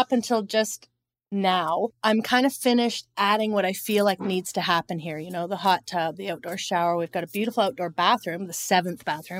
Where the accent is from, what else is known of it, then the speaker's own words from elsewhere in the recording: Bowmanville, Ontario, Canada; I grew up in Bowmanville